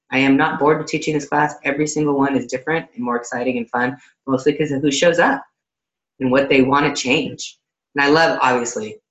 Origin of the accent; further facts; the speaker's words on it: Seattle, Washington, United States; I have one coming up in Seattle, Washington, where my hometown, where I grew up.